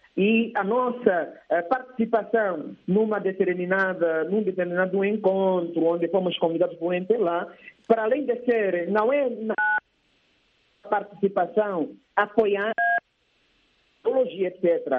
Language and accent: Portuguese; Angola; nós, como angolanos, temos muitas ideias